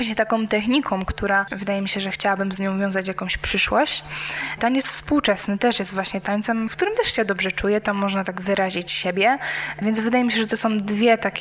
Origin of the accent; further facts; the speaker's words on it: Czeladź, Silesian Voivodeship, Poland; Pochodzę z Czeladzi, mam dwójkę rodzeństwa i na co dzień uczęszczam do ogólnokształcącej szkoły baletowej w Bytomiu.